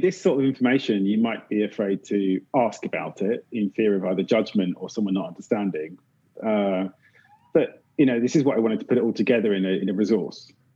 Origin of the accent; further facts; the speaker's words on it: Windsor, South East England, United Kingdom; I grew up in Windsor.